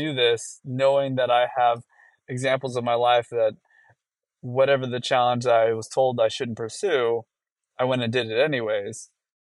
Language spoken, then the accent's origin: English; Nevada, United States; the deadline for the first state, which happened to be my home state, Nevada, to get onto the ballot.